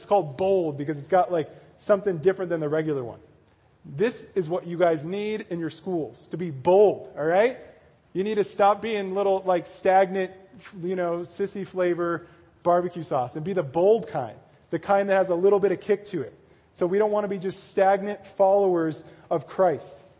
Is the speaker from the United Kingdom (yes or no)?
no; Denver, Colorado, United States; And I'm from Denver and they have like the biggest one in the world there.